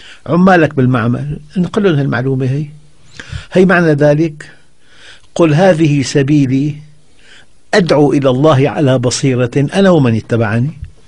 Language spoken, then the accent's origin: Arabic; Syria; والله أنا أقول لك يعني أنا من الشام.